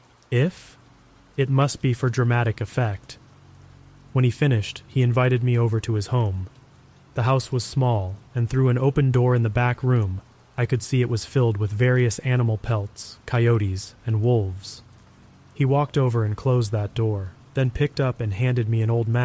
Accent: Arizona, United States; Growing up in Arizona, myths and legends are a part of life.

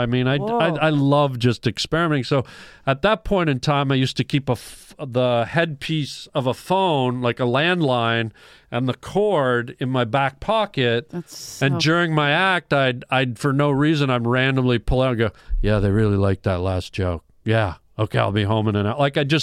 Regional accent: Canada; And I honestly, to be honest, as a Canadian and removed from this Hollywood world

